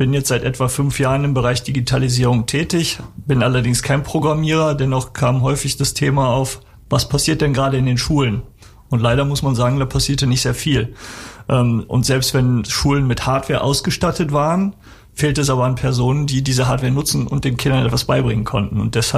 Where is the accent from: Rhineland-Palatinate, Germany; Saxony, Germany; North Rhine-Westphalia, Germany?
North Rhine-Westphalia, Germany; Wermelskirchen; Ich komme aus Wermelskirchen